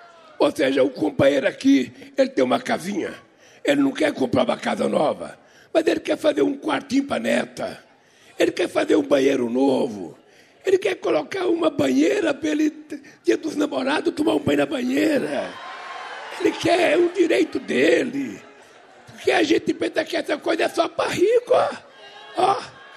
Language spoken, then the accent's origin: Portuguese; Caetés, Pernambuco, Brazil; born there; moved away; also born or lived in São Paulo; Olha, nasceu onde eu nasci, as crianças morrem até 5 anos de idade de fome, lá em Caetés. Escapar de morrer de fome já foi um milagre para mim. Depois vim para São Paulo